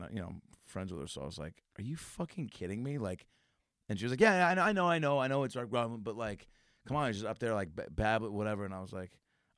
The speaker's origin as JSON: {"language": "English", "town": "Seattle", "region": "Washington", "country": "United States", "tie": "born or raised there", "lives_now": "Los Angeles, United States", "said": "I grew up in Seattle."}